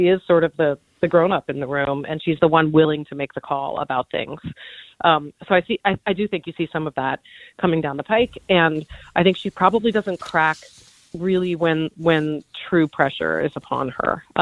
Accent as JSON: {"language": "English", "region": "New York", "country": "United States", "said": "You know, in case of emergency, but no, I'm a New Yorker."}